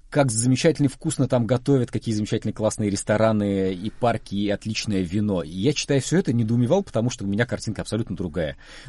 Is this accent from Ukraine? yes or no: no; Russia; Потому что я человек из России, в России выросший, и большую часть своей жизни там провел